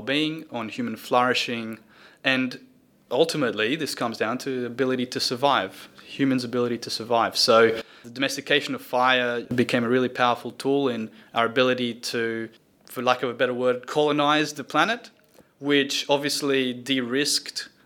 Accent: Romania; So I was born and raised in Romania, and where I come from, women have got an equal role completely when it comes to engineering and maths and technology and so on.

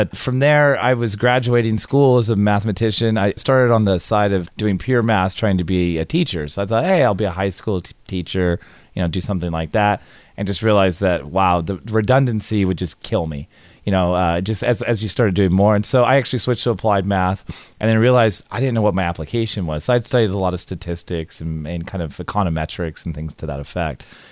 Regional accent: California, United States; I was like, I grew up in California. I'm like, hey, I'd applied to a few schools.

